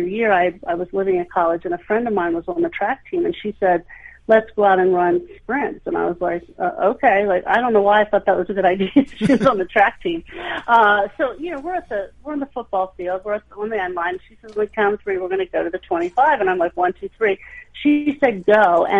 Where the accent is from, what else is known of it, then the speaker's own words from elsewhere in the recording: Hershey, Pennsylvania, United States; I grew up in Hershey.